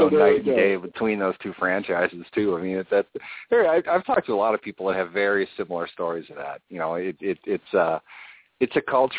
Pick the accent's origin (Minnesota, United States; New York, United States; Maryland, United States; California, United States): Minnesota, United States; I grew up in Minnesota. My father got transferred around for work a bunch, but all my roots are in Pittsburgh